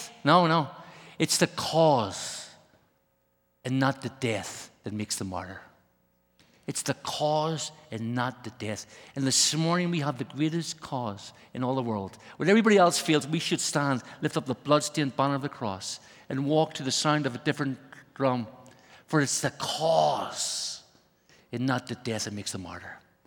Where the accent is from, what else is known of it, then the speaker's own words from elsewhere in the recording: Ireland; now in Brussels, Belgium; I come from Ireland. I live in Brussels, Belgium.